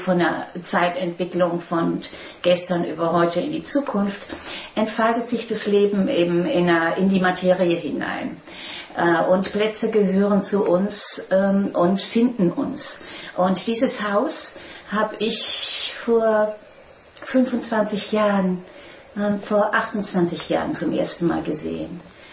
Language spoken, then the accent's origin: German; Baden-Württemberg, Germany; born there; Und für mich ist Schwarzwald so etwas wie, erstmal bin ich hier in der Nähe geboren und war dann jahrelang ja an anderen Orten.